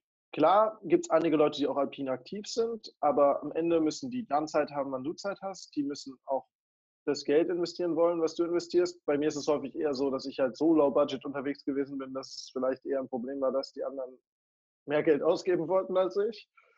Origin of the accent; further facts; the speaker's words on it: North Rhine-Westphalia, Germany; ich bin aufgewachsen im Herzen des Treuteburger Waldes, in einem kleinen Dorf in der Nähe von Bielefeld.